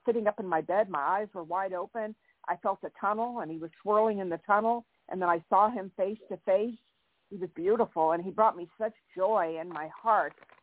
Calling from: California, United States; Hi, Claire Candy. … I'm in California.

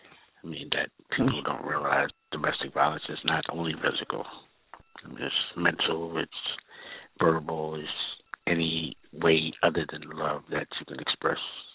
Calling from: Houston, Texas, United States; I'm calling from Houston, Texas.

